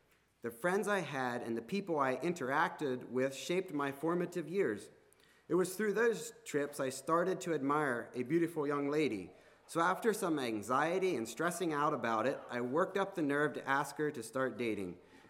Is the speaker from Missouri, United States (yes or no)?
yes; Versailles, Missouri, United States; also born or lived in Lancaster, Pennsylvania; I was born in Lancaster on June 26, 1989. I spent the first 9 months of my life in a house trailer along Little Britain Church Road. At that point, my parents packed up and moved to Versailles, Missouri, and built and started a hog farm.